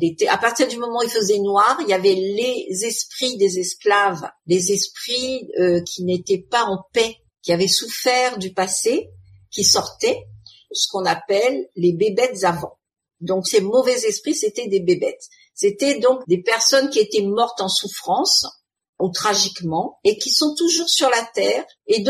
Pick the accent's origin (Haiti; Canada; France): France; Réunion; Donc moi, j'ai vécu mon enfance à La Réunion un peu comme une petite sauvage. Mon père était agriculteur, donc on vivait à la campagne.